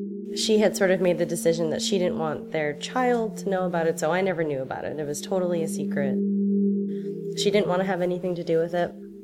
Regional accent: San Francisco, California, United States; I grew up in San Francisco, and my parents raised me in a Buddhist organization that was super diverse

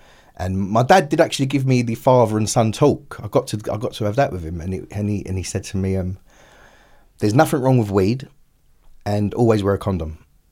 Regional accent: East End, London, United Kingdom; accent: Cockney; now in Essex, United Kingdom; I'm from around here, not far from here. Yeah, I'm an East End boy. Yeah, went to school in Bethnal Green.

